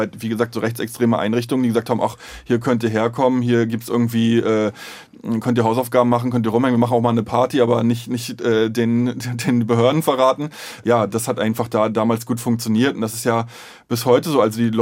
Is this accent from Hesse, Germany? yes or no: no; Stralsund, Mecklenburg-Vorpommern, Germany; also so ein Plattenbauviertel wie jetzt das, wo ich herkomme, Knieper West.